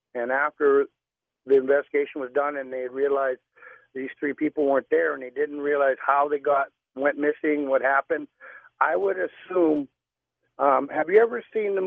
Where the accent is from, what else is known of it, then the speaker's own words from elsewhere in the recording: South Dakota, United States; also born or lived in Canada; I'm an American Indian from South Dakota, but I spent 25 years in Canada at the end of Wounded Knee, the second one. We were forced to leave the reservation.